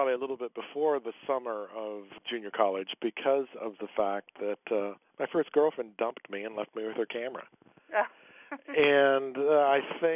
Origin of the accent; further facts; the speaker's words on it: Merced, California, United States; I grew up in Merced, California, which is 70 miles downriver from Yosemite Valley.